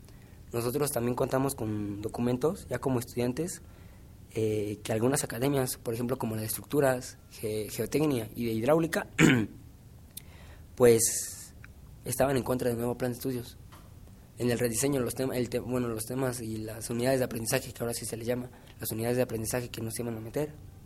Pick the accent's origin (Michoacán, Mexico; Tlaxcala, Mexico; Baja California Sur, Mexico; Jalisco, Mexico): Tlaxcala, Mexico; Apizaco; Yo vengo de Apizaco, Tlaxcala.